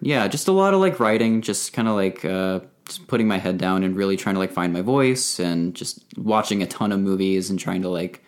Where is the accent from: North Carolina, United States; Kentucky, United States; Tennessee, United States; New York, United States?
Tennessee, United States; also born or lived in Chicago / Indiana; So I was born in Chicago, and I think a year later, my family moved to Indiana, and then I lived there for about 7 years. And then after that, we moved to Tennessee, a suburb of Nashville.